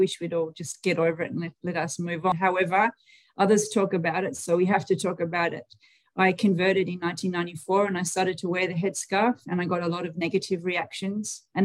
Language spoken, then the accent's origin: English; Australia; now in Toronto, Canada; Well, I grew up in Australia with a British colonial heritage, I suppose.